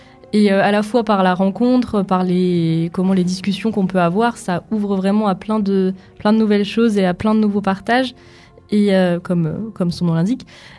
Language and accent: French; Grand Est, France; moi aussi je viens des Ardennes